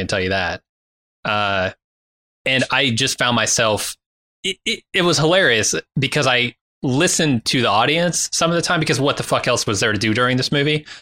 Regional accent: United States; Because look, I'm American. The Arthurian legend did not come across the boats with the pilgrims.

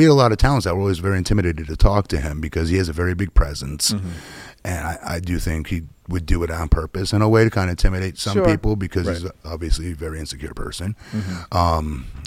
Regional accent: Northeast, United States; I grew up in the Northeast originally.

